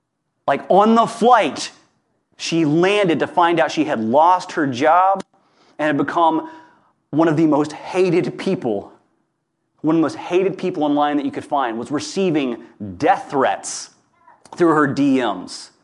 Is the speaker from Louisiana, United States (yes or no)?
yes; Hammond, Louisiana, United States; She lived 30 miles from where I grew up in Hammond, Louisiana, a little place called Kentwood.